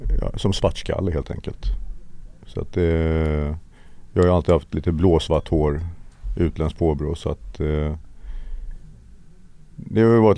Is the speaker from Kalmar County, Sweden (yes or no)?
yes; Emmaboda, Kalmar County, Sweden; born there; Jag är född i Sverige.